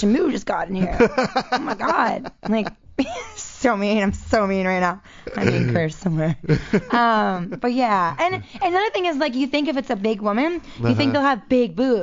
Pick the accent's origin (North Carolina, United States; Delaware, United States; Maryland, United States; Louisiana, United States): Maryland, United States; Baltimore; I grew up in Baltimore area